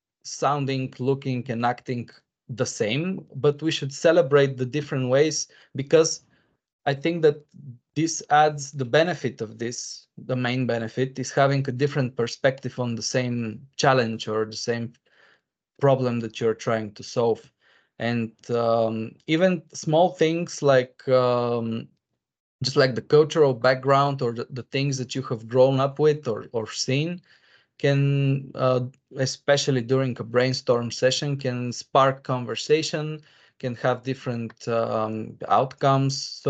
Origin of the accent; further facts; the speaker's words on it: Bulgaria; English is a second language; I'm from Bulgaria.